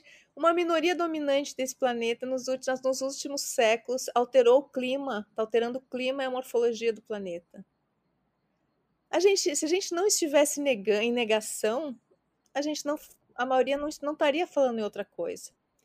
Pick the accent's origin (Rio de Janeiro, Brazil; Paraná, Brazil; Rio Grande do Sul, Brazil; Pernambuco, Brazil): Rio Grande do Sul, Brazil; Ijuí; Quando eu tinha entre 5 e 6 anos de idade, eu morava em Ijuí, eu nasci e me criei em Ijuí, no interior do Rio Grande do Sul.